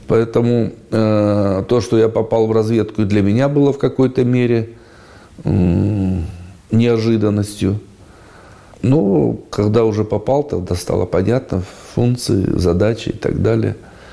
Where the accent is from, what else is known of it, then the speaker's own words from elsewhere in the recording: Ukraine; also born or lived in Nizhny Tagil; Родился в 1958 году в городе Нижний Тагил. Вырос на Украине в военном гарнизоне. Мама и папа военные.